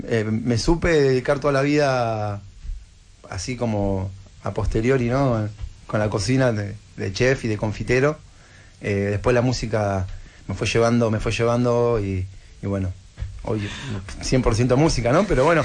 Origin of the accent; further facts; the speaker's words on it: Berisso, Buenos Aires Province, Argentina; Somos de Berisso, estamos muy cerca del río, estamos muy conectados con todo lo que es lo que son los humedales y toda la parte verde de la ciudad, que es una ciudad chiquita, básicamente como un pueblo, le decimos nosotros a Berisso, es muy chico y lo tiene de natural, tiene mucho río.